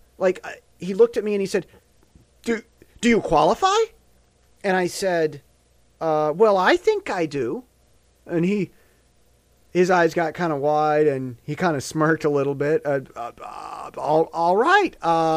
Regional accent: United States; I feel now that I'm more American than I ever have been, and I only love America more.

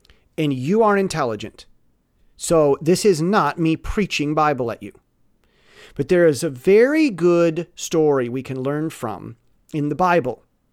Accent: United States; I'm an American.

